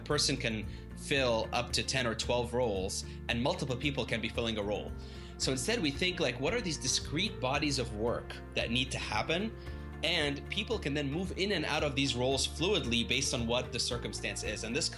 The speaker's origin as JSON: {"language": "English", "country": "Egypt", "moved": "as an adult", "lives_now": "Boston, United States", "said": "I'm originally from Egypt and I moved to Boston where I did a master's in divinity, theological studies."}